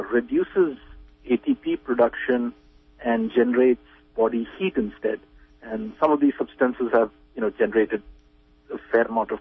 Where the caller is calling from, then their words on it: Sacramento, California, United States; I'm calling from Sacramento.